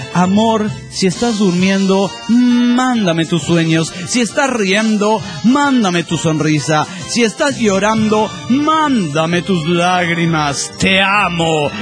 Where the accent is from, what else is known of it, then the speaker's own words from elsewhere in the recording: Mexico City, Mexico; del DF mexicano.